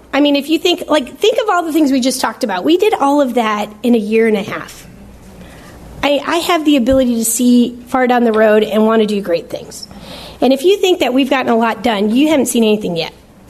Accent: Chicago, Illinois, United States; I just want to say I was born in Chicago. I love this city. I love my state. The neighborhood I grew up in, it was a tough neighborhood.

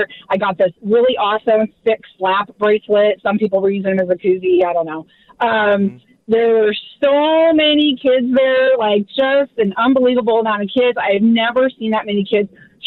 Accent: Ohio, United States; I'm from Ohio.

